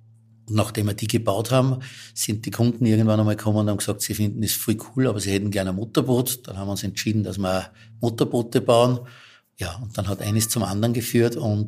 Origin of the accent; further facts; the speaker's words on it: Gmunden, Upper Austria, Austria; ich bin eben in Gmunden aufgewachsen, bin jetzt 58 Jahre alt.